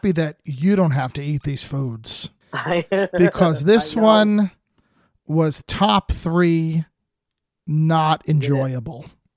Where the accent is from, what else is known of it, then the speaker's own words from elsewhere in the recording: New Jersey, United States; We're both from New Jersey.